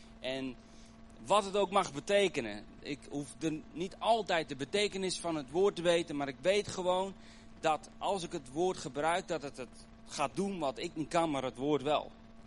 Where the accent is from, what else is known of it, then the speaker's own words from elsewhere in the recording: Urk, Flevoland, Netherlands; En geboren en getogen in Urk.